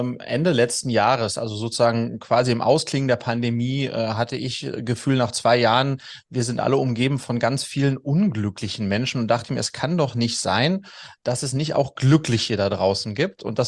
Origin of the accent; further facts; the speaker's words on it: Wiesbaden, Hesse, Germany; born there; ich bin in Wiesbaden geboren